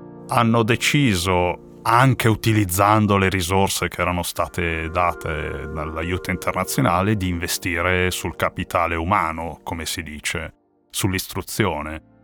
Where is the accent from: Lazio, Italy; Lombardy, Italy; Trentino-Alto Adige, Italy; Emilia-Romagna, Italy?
Lombardy, Italy; Milan; da una famiglia di migranti, perché di questo si tratta, con un titolo di studio basso, ho avuto l'opportunità, crescendo a Milano, di arrivare a Bocconi